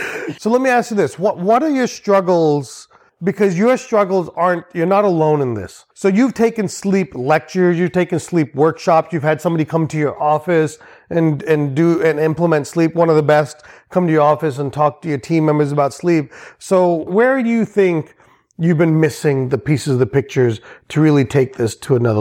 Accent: India; But I'm Indian, so I'm cheap.

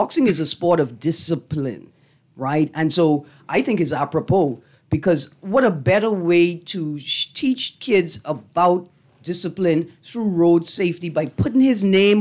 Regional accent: Bahamas; because I was from the Bahamas, there was prejudice

